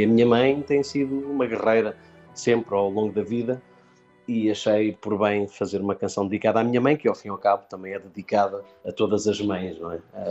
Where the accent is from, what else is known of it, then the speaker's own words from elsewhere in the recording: Miratejo, Setúbal, Portugal; Eu resido aqui na margem sul do Tejo, não é? Digamos ali na zona da Almada, Correios, Seixal. Fui criado aqui, no Miratejo.